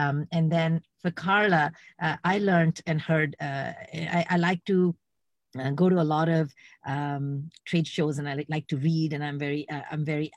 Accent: Iran; also born or lived in England; I'm Indian of origin, but born in England and brought up in Iran. I moved a lot like you, but countries, not cities and apartments.

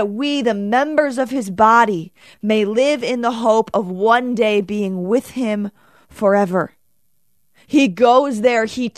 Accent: Ann Arbor, Michigan, United States; now in Plymouth, United States; I live in a house in Plymouth, Michigan, but I grew up in Ann Arbor, and my parents still live in my childhood home.

